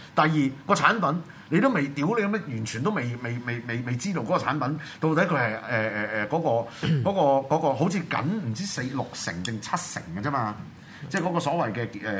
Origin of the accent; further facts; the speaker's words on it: Hong Kong; 成件事就系打開我哋香港人嘅口袋，同埋嘅置我哋香港人嘅生死安全於不顧，系咪？